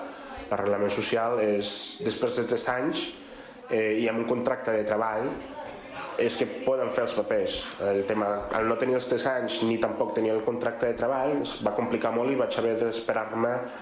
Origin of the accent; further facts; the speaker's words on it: Venezuela; moved away as an adult; now in Spain; sóc veneçolà, tinc 26 anys i sóc migrant.